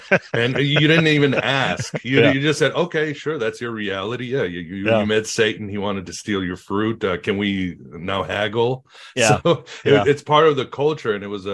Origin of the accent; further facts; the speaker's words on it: Mexico; also born or lived in other places; I mean, I grew up in Mexico and other places.